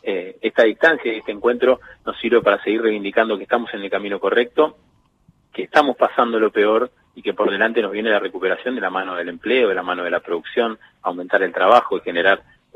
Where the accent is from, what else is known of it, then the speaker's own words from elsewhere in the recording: Argentina; Hay un aprendizaje que debemos hacer como argentinos